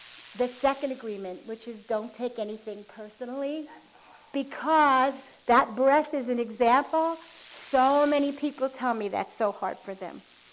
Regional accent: Brooklyn, New York, United States; born there; also born or lived in Long Island / Manhattan; now in Candler, United States; I was born in Brooklyn, New York. I lived on Long Island and Brooklyn and Manhattan most of my life. And then, following my intuition, I moved to Candler, North Carolina, into the mountains.

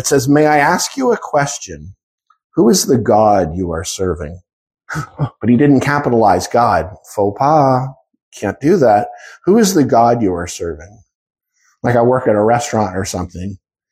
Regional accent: New Jersey, United States; maybe it's because I'm from New Jersey.

